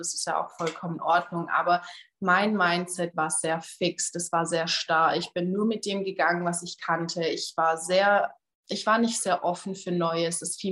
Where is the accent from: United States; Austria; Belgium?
United States; first language English; German is a second language; ich komme ja aus Amerika, deswegen denke ich immer ein bisschen auf Englisch, ich lerne ja auch auf Englisch